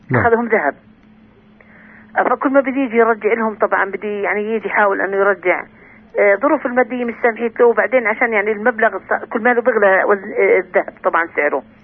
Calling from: Hebron, West Bank, Palestine; من الخليل.

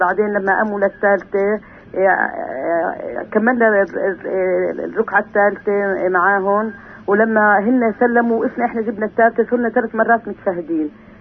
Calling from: Nablus, West Bank, Palestine

